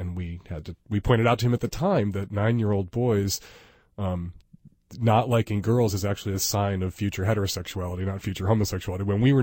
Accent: Chicago, Illinois, United States; moved away; You know, I grew up in Chicago, but I still kind of had to leave to feel free enough to be myself.

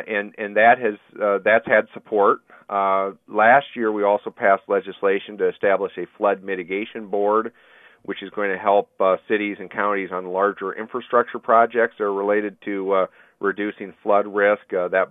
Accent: Iowa, United States; You know, I don't remember as a kid growing up in Iowa, North Liberty and cities like that getting 8 inches of rain.

